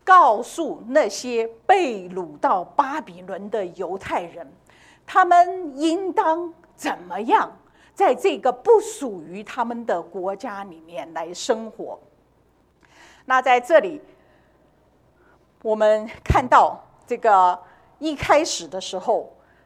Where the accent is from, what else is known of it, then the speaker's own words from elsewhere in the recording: China; 就像我们中国人说，县官不如县管，对不对？